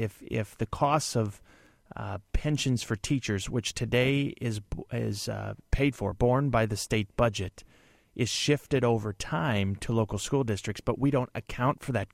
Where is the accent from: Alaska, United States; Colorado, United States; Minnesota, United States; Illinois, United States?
Illinois, United States; And I see what is happening in my hometown, and I see those same things happening in small towns all over Illinois today.